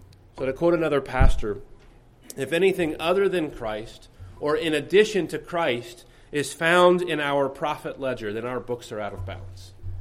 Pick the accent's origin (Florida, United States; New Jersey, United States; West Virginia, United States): West Virginia, United States; When I was a young boy, my hometown, which was actually back in West Virginia, had a minor league professional hockey team.